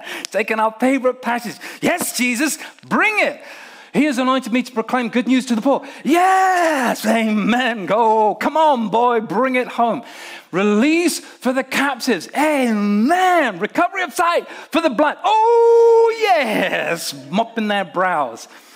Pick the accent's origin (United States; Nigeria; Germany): Nigeria; And in Africa, in Nigeria, where I grew up, where I was brought up